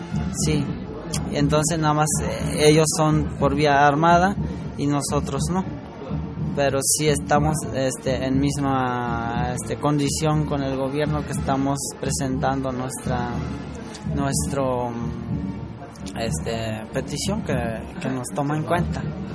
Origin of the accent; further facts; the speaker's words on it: Mexico; nosotros mismos somos mexicanos.